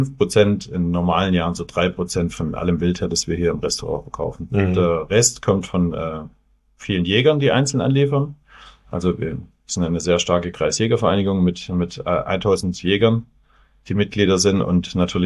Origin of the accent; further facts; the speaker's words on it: Baden-Württemberg, Germany; das Schwabenland ist meine Heimat und da fühle ich mich wohl